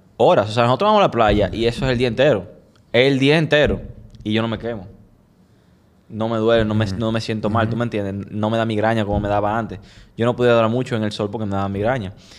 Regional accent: United States; O sea, yo soy norteamericano

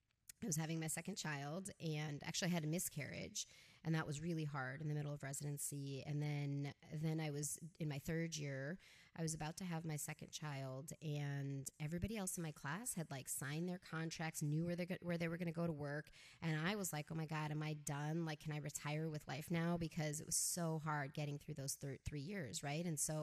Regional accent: Chicago, Illinois, United States; I'm Pakistani/Indian-American, and I'm really just American, right? I'm Chicagoan. I know you guys are in Chicago. I lived there my whole life.

